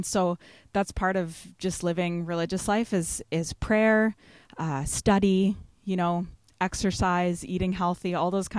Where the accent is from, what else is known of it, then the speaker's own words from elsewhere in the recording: Belleville, United States; but I grew up in Belleville.